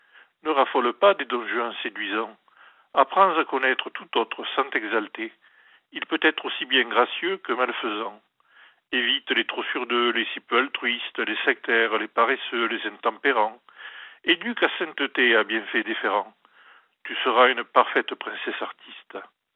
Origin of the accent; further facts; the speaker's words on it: South-West, France; accent: Sud-Ouest; C'est l'accent du Sud-Ouest.